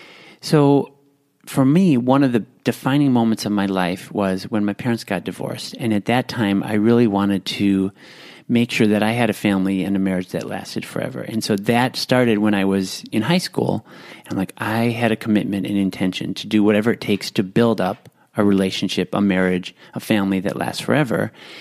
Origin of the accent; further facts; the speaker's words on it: Midwest, United States; also born or lived in Milwaukee / Chicago; now in Los Angeles, United States; So I grew up in the Midwest, was born in Milwaukee, then spent a lot of time in Chicago, and then I came to L.A. where I met my wife.